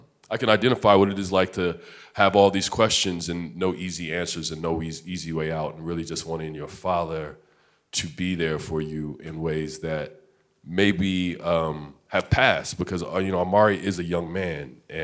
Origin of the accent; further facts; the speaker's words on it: Washington, District of Columbia, United States; I'm from Washington, D.C.